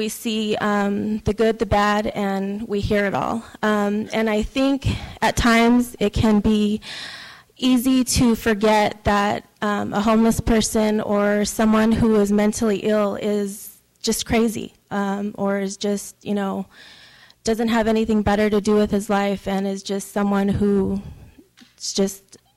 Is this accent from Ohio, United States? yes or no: no; Fresno, California, United States; moved away as an adult; also born or lived in San Diego; I was born and raised here in Fresno, California. I left approximately 12 years ago, and I have been residing in San Diego. I currently moved back about a month ago.